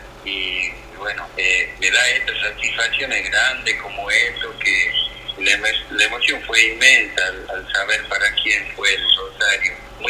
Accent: Andalgalá, Catamarca, Argentina; also born or lived in Buenos Aires; Trabajé mucho tiempo en Buenos Aires y después me vine a poner mi taller acá en Andagala, de donde soy, porque yo soy de acá.

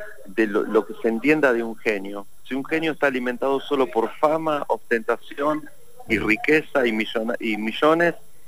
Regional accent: Moreno, Buenos Aires Province, Argentina; te lo digo yo que vengo de Moreno, de Barrio Bajo, Calle Tierra.

